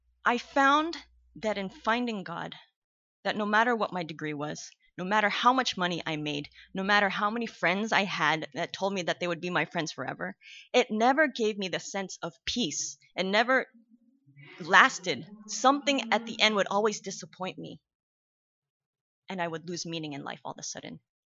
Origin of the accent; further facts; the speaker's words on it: Glendale, California, United States; born there; I grew up in the church. I was born in the Glendale Adventist Hospital.